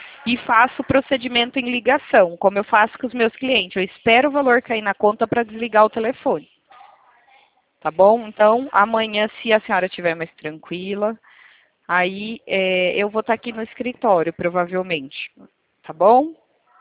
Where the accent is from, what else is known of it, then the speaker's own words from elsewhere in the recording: Itatiba, São Paulo, Brazil; eu sou daqui de Itatiba, São Paulo.